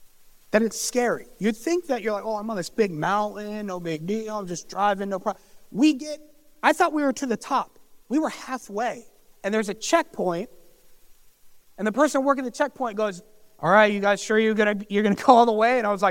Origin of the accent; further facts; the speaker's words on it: Colorado Springs, Colorado, United States; my home state is Colorado. My home city is Colorado Springs.